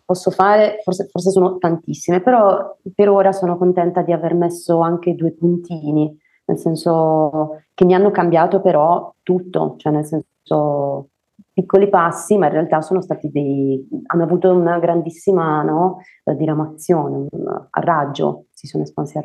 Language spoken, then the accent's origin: Italian; Apulia, Italy; io vengo comunque dalla Puglia, il paese di Checozzalone